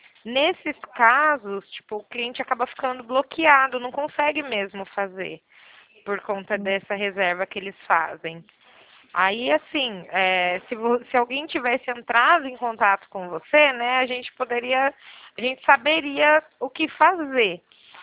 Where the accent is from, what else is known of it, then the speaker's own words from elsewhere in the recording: São Paulo, Brazil; Eu sou de São Paulo e atendo aí.